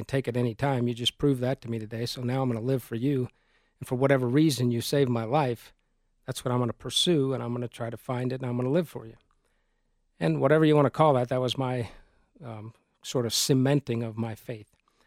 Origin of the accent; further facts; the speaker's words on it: Colorado Springs, Colorado, United States; Well, at 15, I grew up in Colorado Springs